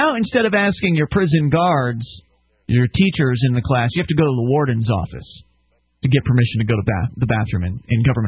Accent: Sarasota, Florida, United States; In fact, where I grew up in Sarasota, Florida

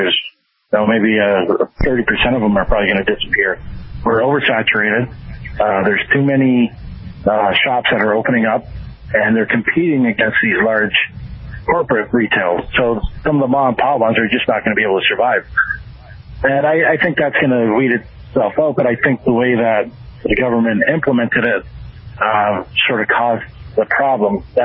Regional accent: Ontario, Canada

